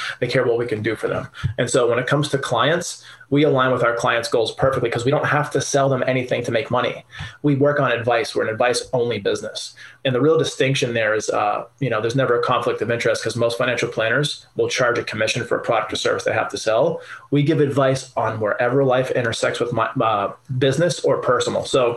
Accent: Boston, Massachusetts, United States; So growing up in Boston, was poor.

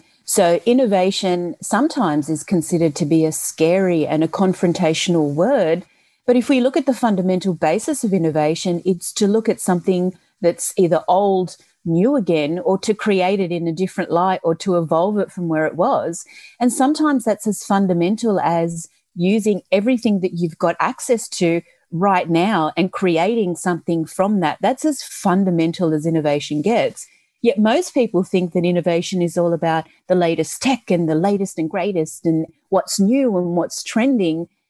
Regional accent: Australia; born there; I'm of Italian descent. All of my family live in the north of Italy. I was born in Australia

